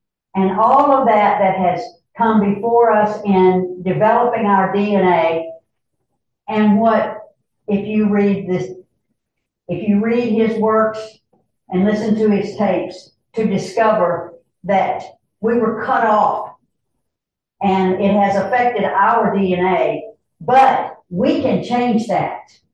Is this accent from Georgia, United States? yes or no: yes; Brooks County, Georgia, United States; I'm from Brooks County, Georgia.